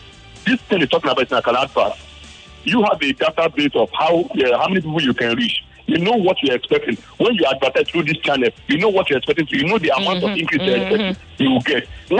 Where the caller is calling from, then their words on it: Ajah, Lagos, Nigeria; from Aja.